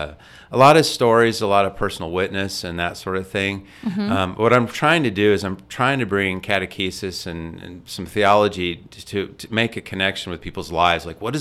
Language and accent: English; Phoenix, Arizona, United States; moved away; I come from Phoenix. We moved here from there 5 years ago.